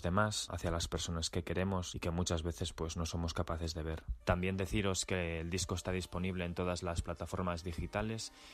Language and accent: Spanish; Lleida, Catalonia, Spain; soy de Lleida y hoy os quiero presentar una de las canciones